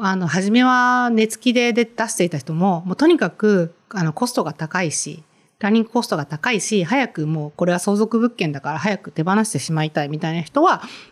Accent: Kansai, Japan; 私は特にあの関西出身で関西在住なので

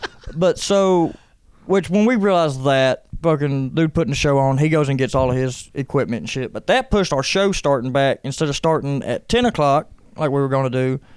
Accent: Pine Bluff, Arkansas, United States; I'm from Pine Bluff. Pine Bluff is my city. It's my people.

